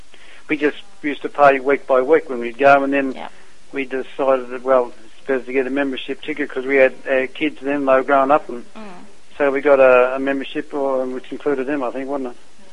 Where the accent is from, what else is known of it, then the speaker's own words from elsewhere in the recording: Geelong, Victoria, Australia; I was born and bred in Geelong.